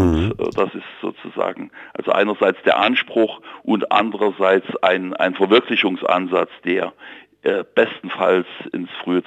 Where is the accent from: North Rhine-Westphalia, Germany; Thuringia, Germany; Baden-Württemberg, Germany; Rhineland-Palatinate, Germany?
Thuringia, Germany; Jena; ich rede mal jetzt von meiner Heimatstadt, Jena